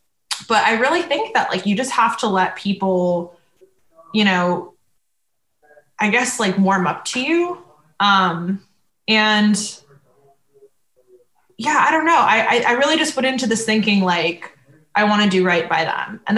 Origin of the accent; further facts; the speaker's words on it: St. Petersburg, Florida, United States; I used to love going to shows growing up in St. Pete and then in Gainesville when I was in college